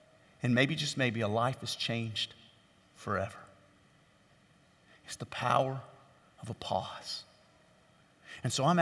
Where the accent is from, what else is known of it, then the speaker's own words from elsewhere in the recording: Louisiana, United States; I grew up in Louisiana.